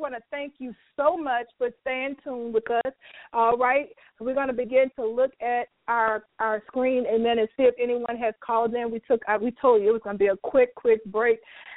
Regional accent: New Orleans, Louisiana, United States; I am from New Orleans, Louisiana.

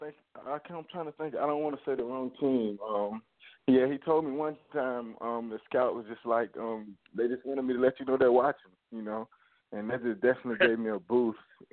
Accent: Augusta, Georgia, United States; Yes, sir. I'm from Augusta, Georgia.

